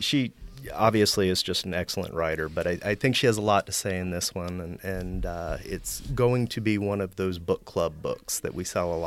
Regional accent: Charlotte, North Carolina, United States; Growing up in Charlotte in the 1980s

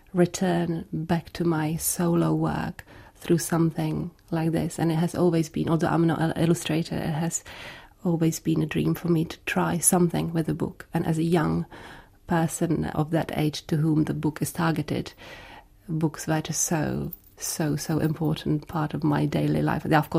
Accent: Hradec Králové, Hradec Králové Region, Czechia; we continued on to my hometown, which is Hradec Králové

